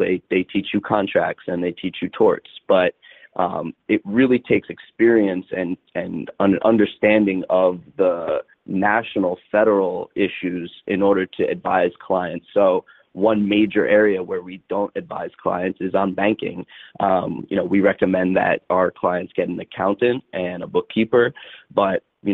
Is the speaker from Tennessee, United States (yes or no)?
no; New York, United States; moved away as an adult; now in California, United States; I'm from New York, moved out here 3 years ago to go to law school.